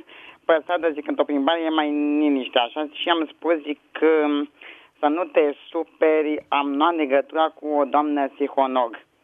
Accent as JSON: {"language": "Romanian", "region": "Bucharest", "country": "Romania", "said": "Sunt din București"}